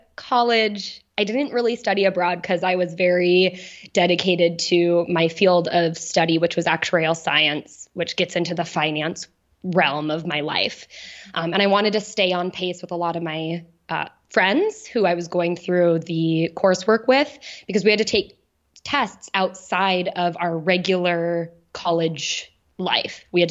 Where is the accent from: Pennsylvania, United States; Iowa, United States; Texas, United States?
Iowa, United States; because I'm from Iowa, so we have like roadkill deer